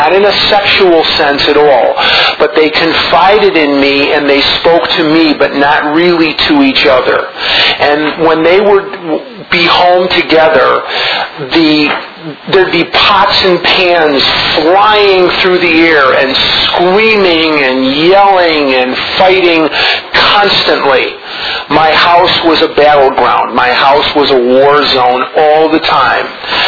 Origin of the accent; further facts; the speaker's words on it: Chicago, Illinois, United States; now in Scottsdale, United States; But as you'll hear, that I was born and raised in Chicago, and that's very, very much a part of my story